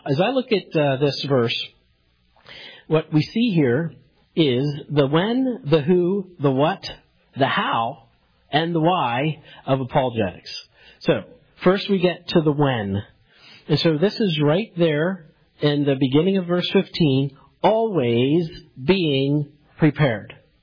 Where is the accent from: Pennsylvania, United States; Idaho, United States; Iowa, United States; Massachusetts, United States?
Pennsylvania, United States; And I'm from Western Pennsylvania, so I always get nervous when I pronounce French words.